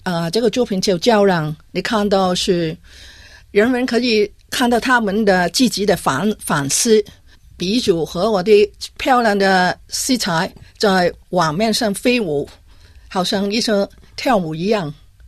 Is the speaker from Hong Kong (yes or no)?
yes; Hong Kong; now in Australia; 我是80年代从香港移民的第一代女性